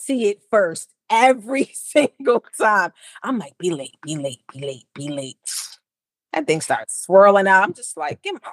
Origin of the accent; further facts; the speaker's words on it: Jamaica; I'm Jamaican.